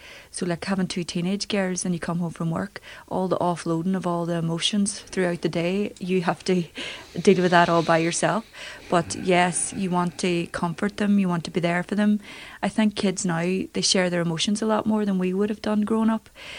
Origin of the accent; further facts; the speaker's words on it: Derry, Northern Ireland, United Kingdom; So I grew up in Derry City in a council estate called Ballymacgorty, known as Ballymac.